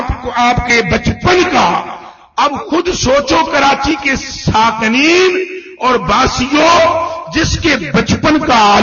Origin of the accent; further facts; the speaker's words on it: Punjab, Pakistan; تو میں چونکہ پنجاب سے تعلق رکھتا ہوں